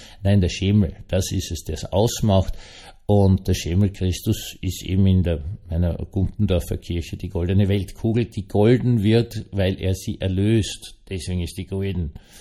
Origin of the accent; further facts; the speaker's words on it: Vienna, Austria; Also, ich bin ja Wiener und von der Mutter her evangelisch